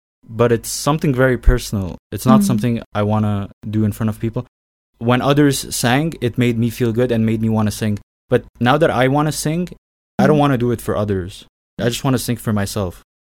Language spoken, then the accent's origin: English; Ottawa, Ontario, Canada; And I came from Ottawa, Canada.